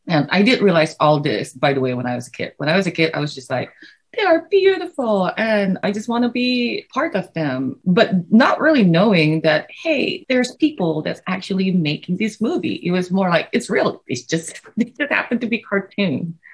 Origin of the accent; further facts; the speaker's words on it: Indonesia; English is a second language; I grew up in Indonesia.